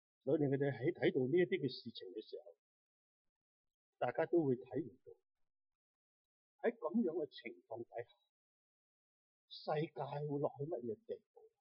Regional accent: China; 我们中国人都做很多神出来的，关公是啦，孔子是啦

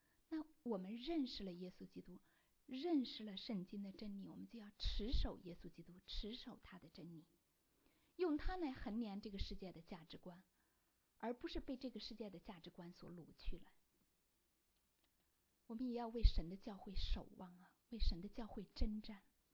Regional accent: China; 我在想啊，他们是不是和我们中国人一样啊，在教会里面大家都很顾及面子

